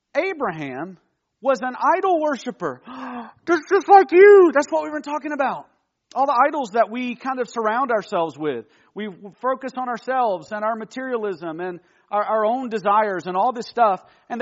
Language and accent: English; Alabama, United States; Look, I grew up in Alabama, and I grew up an Auburn fan.